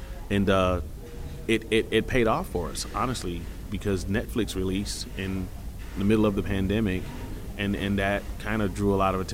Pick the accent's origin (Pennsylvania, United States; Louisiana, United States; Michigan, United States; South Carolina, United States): South Carolina, United States; And being that I'm from South Carolina, of course I'm going to be, you know, lenient towards the fact that South Carolina is where it started.